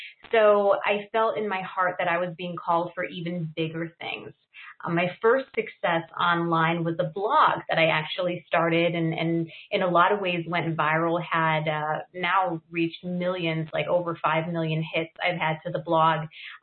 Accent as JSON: {"language": "English", "town": "Chicago", "region": "Illinois", "country": "United States", "tie": "born or raised there", "said": "I grew up here in Chicago in a lower middle class family."}